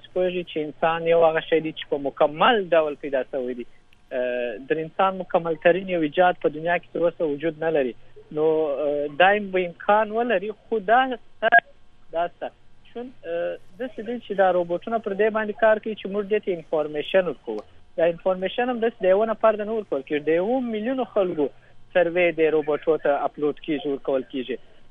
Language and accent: Pashto; Kandahar, Afghanistan; moved away as an adult; now in Turkey; زه په کندهار کې یو متوسط فامیل کې دنیا ته راغلی یم، خپلې منځنۍ او د لیسې په اندازه زده کړې په کندهار کې کړې دي. په 2013 کال کې د یو تحصیلي بورس له لارې ترکیې ته راغلم